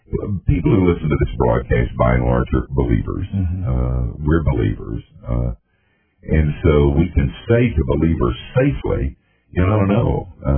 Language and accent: English; North Carolina, United States; But I grew up in North Carolina, so I know.